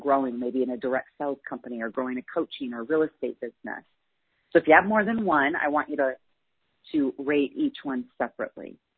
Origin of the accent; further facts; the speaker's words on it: Salt Lake City, Utah, United States; I'm a natural redhead, and I grew up here in Salt Lake City, Utah, which Utah has changed a lot over the years.